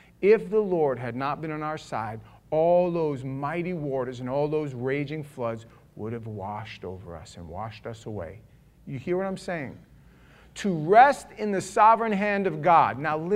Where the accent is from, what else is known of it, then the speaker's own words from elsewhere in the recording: New York, United States; moved away; And I thought to myself, being a New Yorker, why doesn't he change lanes? Now, I had just gotten here. I had been here not even 6 months